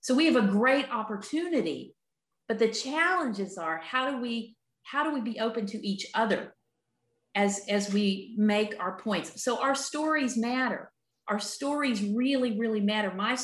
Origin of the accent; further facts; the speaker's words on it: Appalachia, United States; Let me tell you, growing up in Appalachia, and she's older than I am